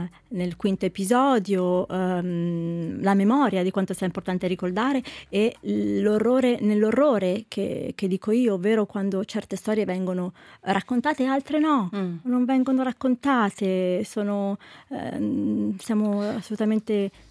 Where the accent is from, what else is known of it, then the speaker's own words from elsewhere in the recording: Milan, Lombardy, Italy; sono milanese di origini eritree, italo-eritrea mi definisco.